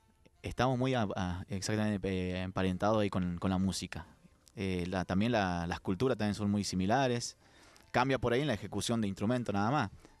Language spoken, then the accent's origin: Spanish; Juan José Castelli, Chaco, Argentina; Venimos allá de Juan José Castelli, en la provincia de Chaco. Portal del impenetrable chaqueño